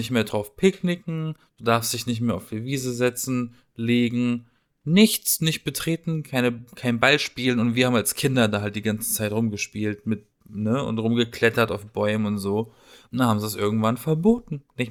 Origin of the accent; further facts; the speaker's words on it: Baden-Baden, Baden-Württemberg, Germany; nicht Berlin, in Baden-Baden, haben wir so eine schöne Parkanlage, eine Allee.